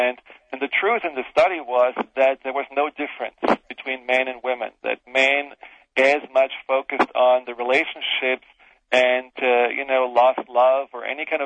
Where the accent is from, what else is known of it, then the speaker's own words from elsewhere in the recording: Germany; now in United States; how I grew up in Germany and how, you know, I see people growing up here in the U.S.